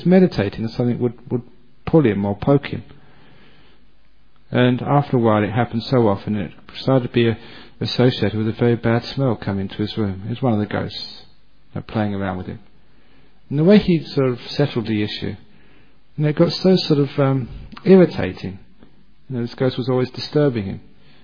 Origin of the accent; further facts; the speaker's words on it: England, United Kingdom; I was born and brought up in England